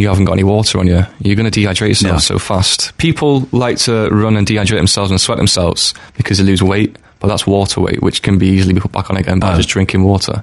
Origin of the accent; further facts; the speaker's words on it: Manchester, North West England, United Kingdom; because I'm from Manchester originally